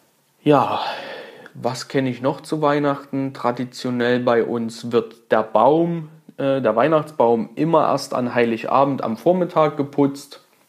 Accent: Saxony, Germany; ich komme aus dem Vogtland, das liegt in Südwestsachsen. Wir als kleines zänkisches Bergvolk können es nicht leiden, wenn man uns mit Sachsen beleidigt.

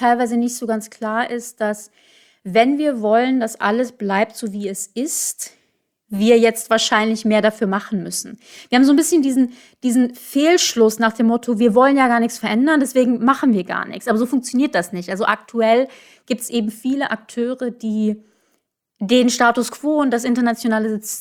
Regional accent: Germany; Und ich halte es für auch unser Ansehen als Deutsche ein bisschen schwierig

